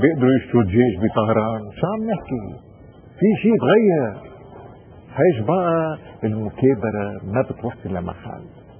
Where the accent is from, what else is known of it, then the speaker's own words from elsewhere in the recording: Lebanon; انا بتصور اذا نحن كلبنانيين بنعيد الاعتبار لاتفاق الطائف